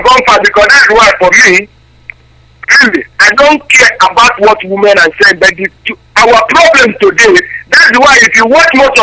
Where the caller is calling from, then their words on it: Denmark; I'm calling from Denmark.